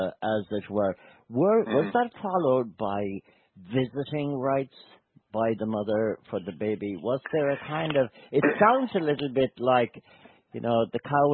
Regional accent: Ireland; something we definitely wouldn't want to delve too much into as Irish

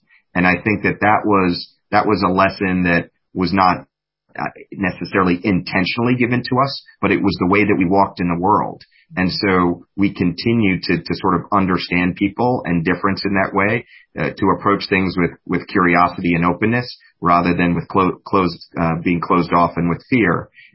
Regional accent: New York City, New York, United States; Yeah, so the thing that I remember about my house as a young person, my apartment in New York City, was that it was open

